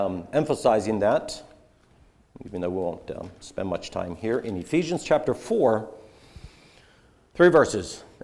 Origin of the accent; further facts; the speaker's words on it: Pennsylvania, United States; I'm from Berks County. Not Lebanon County. Not Lancaster County. Berks County. For those who live in Berks, that matters, right?